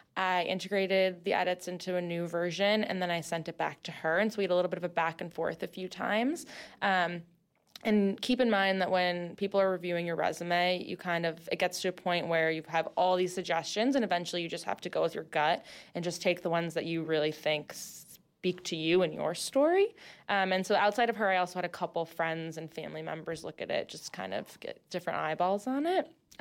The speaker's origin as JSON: {"language": "English", "town": "Chicago", "region": "Illinois", "country": "United States", "said": "I'm from Chicago, and I'm an MBA 1 in Section 4."}